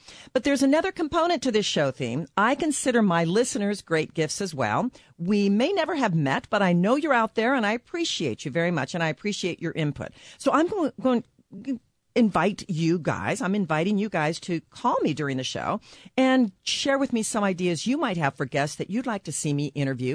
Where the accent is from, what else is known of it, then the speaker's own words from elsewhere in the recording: Los Angeles, California, United States; He raised his family very close to where we grew up in Los Angeles.